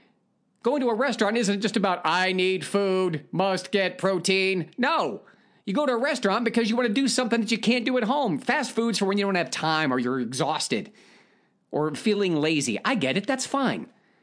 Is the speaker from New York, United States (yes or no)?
no; Ohio, United States; Well, now, here in my home state of Ohio, where I currently live, the curfew is lifted.